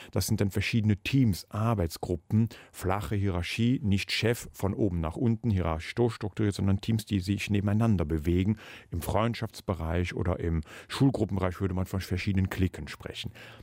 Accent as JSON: {"language": "German", "region": "Eifel", "country": "Germany", "tie": "born or raised there", "said": "als Kind groß geworden in der Eifel"}